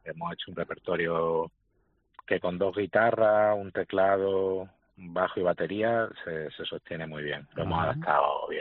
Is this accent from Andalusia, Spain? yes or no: yes; Málaga, Andalusia, Spain; Sí, sí, somos de Málaga todos.